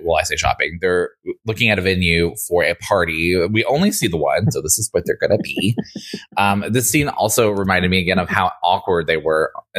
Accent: Florida, United States; I grew up in Florida, so my experience with ice is limited. I've lived in a cold climate for like maybe like 3 or 4 years total.

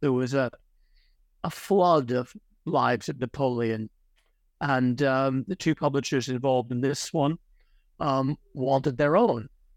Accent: Ireland; also born or lived in Connecticut, United States; I happen to have been born in the United States, actually, in Connecticut. But I'm Irish. I was largely brought up in Ireland.

